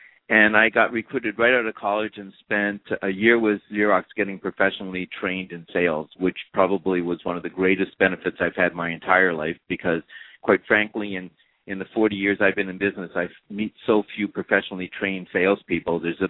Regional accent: Canada; I'm originally from Canada, and I did my undergraduate work there.

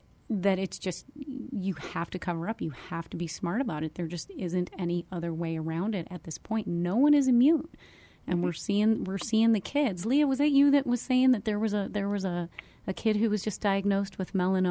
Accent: Chicago, Illinois, United States; I grew up in the Chicago area, and every winter I just wanted to put a gun to my head and pull the trigger because I was so miserable.

